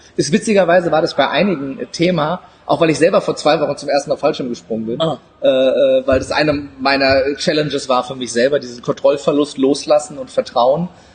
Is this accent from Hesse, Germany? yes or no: yes; Wiesbaden, Hesse, Germany; Weil ich zweisprachig aufgewachsen, leider. Ja. Ich bin in Wiesbaden geboren und aufgewachsen.